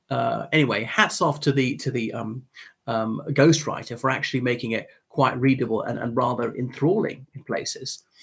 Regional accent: Ireland; from Ireland.

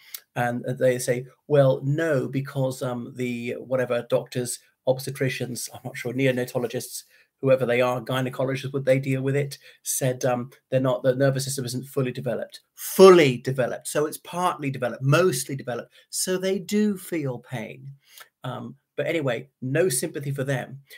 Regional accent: Ireland; from Ireland.

